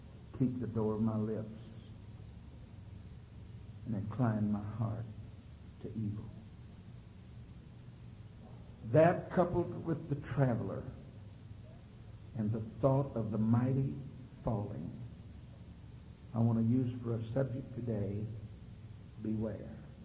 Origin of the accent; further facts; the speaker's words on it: Houston, Texas, United States; And I remember growing up in Houston, and there was no air conditioning at our house.